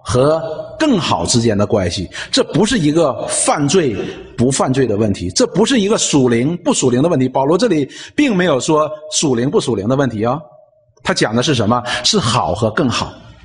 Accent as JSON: {"language": "Chinese", "country": "China", "said": "不单单我们中国人，孩子的这个婚姻呢都是由父母来决定的"}